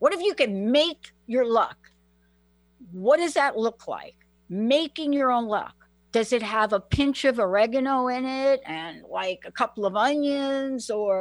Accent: New York, United States; I'm from New York.

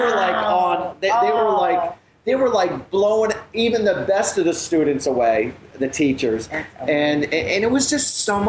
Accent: United States; But they don't know that I'm American if I speak like this

